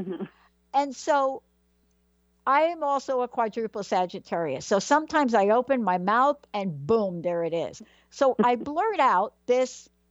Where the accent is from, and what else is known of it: Bronx, New York, United States; born there